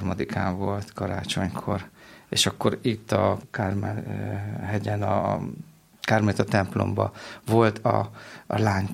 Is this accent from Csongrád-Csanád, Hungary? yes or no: yes; Csongrád-Csanád, Hungary; Én Csongrád, megye Csongrád.